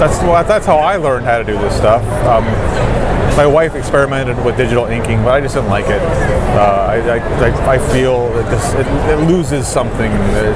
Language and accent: English; Texas, United States; Oh, I'm from Texas, so it's hotter there right now, but there's not usually as much humidity.